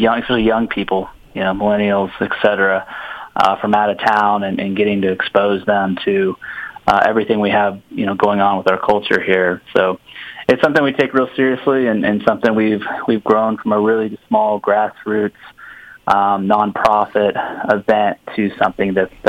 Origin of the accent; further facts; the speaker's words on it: Louisville, Kentucky, United States; also born or lived in Cincinnati; but I've pretty much spent my whole life here in Louisville. My family moved here when I was really young, just a couple years old, and settled in the Highlands community here, and been here really ever since.